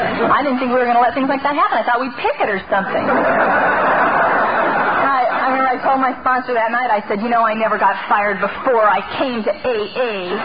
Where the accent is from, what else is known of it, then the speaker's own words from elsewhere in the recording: Venice, California, United States; And I grew up in Venice. It's at the beach. I ran away once. I made it 6 miles east to Culver City.